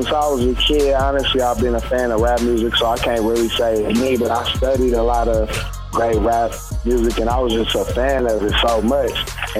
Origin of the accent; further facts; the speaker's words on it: Los Angeles, California, United States; I'm from L.A., man. I'm out of L.A. You know, Lamar Park, that's my little neighborhood.